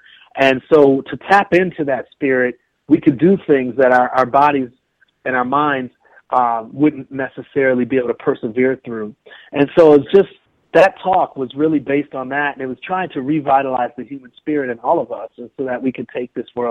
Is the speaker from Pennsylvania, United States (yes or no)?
no; Milwaukee, Wisconsin, United States; also born or lived in Tennessee, United States; I was born and raised in Milwaukee and in partly in Tennessee. So I'm not from big cities like New York